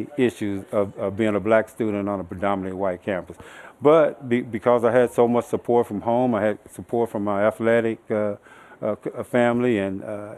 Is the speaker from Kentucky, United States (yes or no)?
yes; Louisville, Kentucky, United States; also born or lived in Winchester, Kentucky; I grew up in Louisville, of course, but I was born in a small town 12 miles east of here. It's called Winchester, Kentucky. And Winchester, it's the foothills of the Appalachian Mountains.